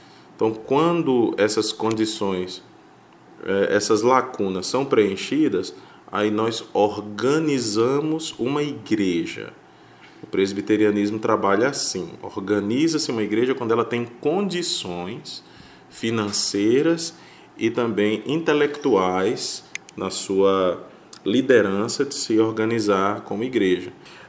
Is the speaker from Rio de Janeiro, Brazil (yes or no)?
no; Várzea Alegre, Ceará, Brazil; mas eu sou daqui de Várzea Alegre. Eu morei minha vida inteira ali na famosa Rua dos Perus, né? Na Rua Coronel Pimpim, número 82, no centro de Várzea Alegre. Passei toda a minha infância